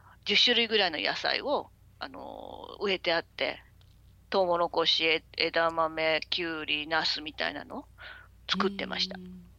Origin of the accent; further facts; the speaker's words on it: Aichi, Japan; 私の出身は愛知県なんですけどね。